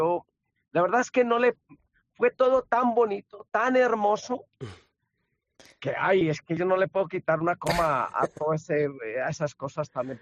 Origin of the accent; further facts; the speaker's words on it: Colombia; Es una obligación moral con mi tierra colombiana